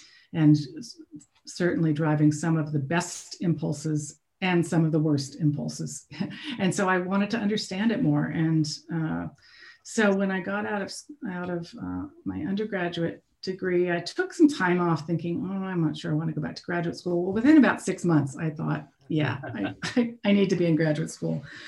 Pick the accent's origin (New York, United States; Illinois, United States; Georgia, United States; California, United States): California, United States; Palo Alto; My father was a professor at Stanford Medical School, so I grew up in Palo Alto, California.